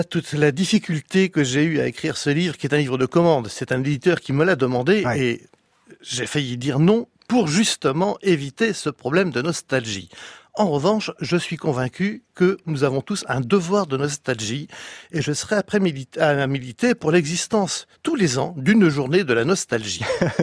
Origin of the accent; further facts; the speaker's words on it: Saint-Pol-de-Léon, Brittany, France; born there; Je suis né à Saint-Paul-de-Léon, qui est une ville agricole à 500 mètres de la mer.